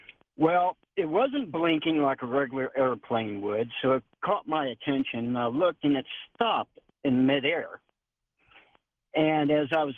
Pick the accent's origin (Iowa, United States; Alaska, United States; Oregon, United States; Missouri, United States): Missouri, United States; Kansas City; born there; I was born in Kansas City, Missouri.